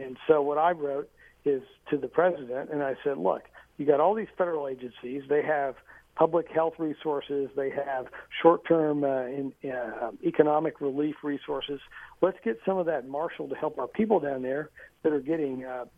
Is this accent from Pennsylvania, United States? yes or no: no; Pensacola, Florida, United States; Well, yeah, I grew up in Pensacola and spending time in Apalachicola and all around there